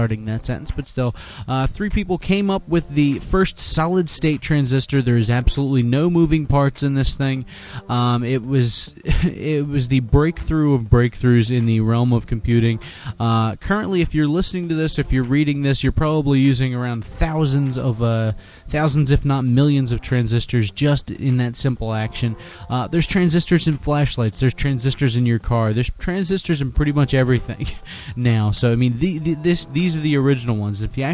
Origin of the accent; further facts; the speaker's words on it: Pennsylvania, United States; Apparently, if you live in my home state of Pennsylvania, specifically in Newville, Pennsylvania, and you go to Big Spring High School, you might want to watch out which internet browser you use.